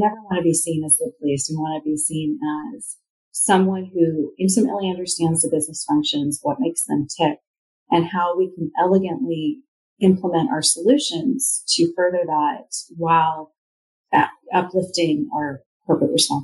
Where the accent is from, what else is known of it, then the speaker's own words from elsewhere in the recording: Redmond, Washington, United States; I live in Redmond, Washington. I grew up in Redmond, Washington.